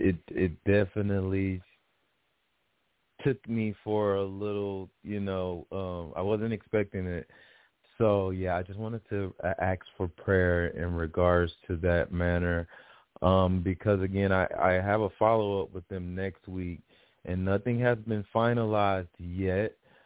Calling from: Houston, Texas, United States; I'm calling from Houston, Texas.

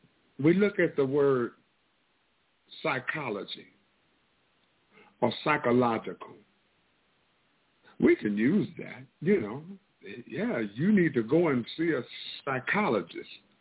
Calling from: St. Louis, Missouri, United States; I'm calling in from St. Louis, Missouri.

